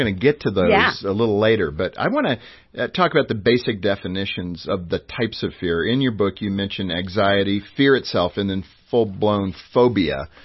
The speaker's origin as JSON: {"language": "English", "region": "California", "country": "United States", "tie": "born or raised there", "said": "grew up in California, so I, you know, it's kind of a thrill as a kid when you got the rumble."}